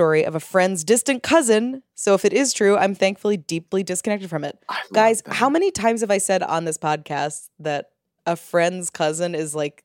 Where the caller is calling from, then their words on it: London, United Kingdom; also born or lived in Ireland; I'm emailing from London after moving over from Ireland.